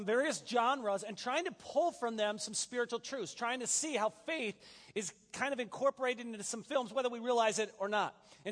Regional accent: Wisconsin, United States; I am from Wisconsin, and so this hot, humid weather is amazing.

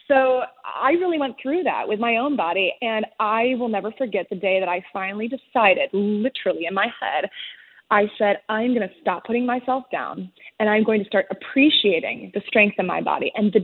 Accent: Michigan, United States; so I grew up in Michigan, where boutique fitness was not a thing.

